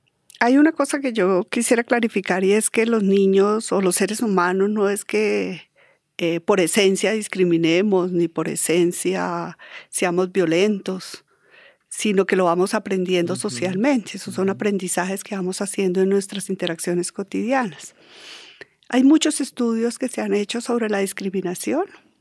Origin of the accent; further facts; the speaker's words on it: Bogotá, Colombia; en Bogotá, yo soy bogotana, nací en Bogotá, de padres bogotanos. Entonces, en Bogotá, en mi infancia, no había personas afro, por lo menos en el espacio donde yo me movía.